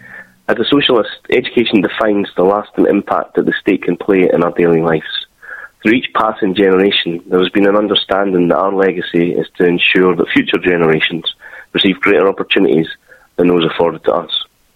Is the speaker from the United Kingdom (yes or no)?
yes; Dundee, Scotland, United Kingdom; the forced closures of schools by the SNP-led council in my hometown of Dundee.